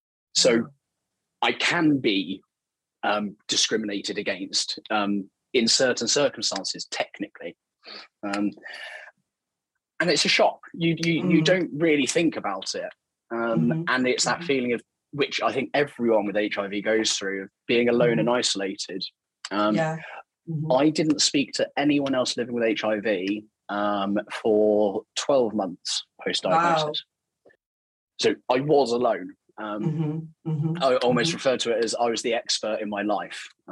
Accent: Portsmouth, South East England, United Kingdom; I grew up in the Portsmouth area

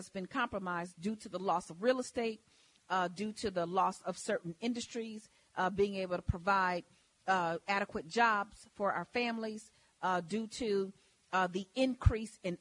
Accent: Chicago, Illinois, United States; I was born and raised in Chicago in the projects. People ask me which side of town that you grew up on. They say the south side or the west side. Well, let me tell you, I had both, the southwest side on 44th and Cicero.

